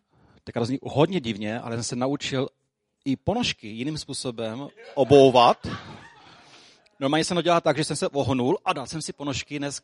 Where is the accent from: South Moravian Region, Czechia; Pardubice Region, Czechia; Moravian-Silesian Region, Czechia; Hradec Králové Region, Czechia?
South Moravian Region, Czechia; Vyškov; já jsem rodilý Vyškovák